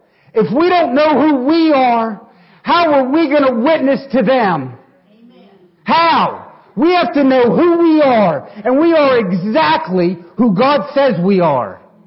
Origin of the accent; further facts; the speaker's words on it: Elkins, United States; I grew up in Elkins. My skin color is Caucasian.